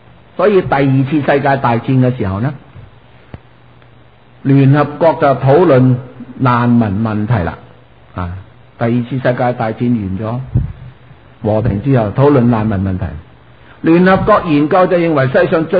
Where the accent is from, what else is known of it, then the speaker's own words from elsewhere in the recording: Guangdong, China; 譬如我哋广东人。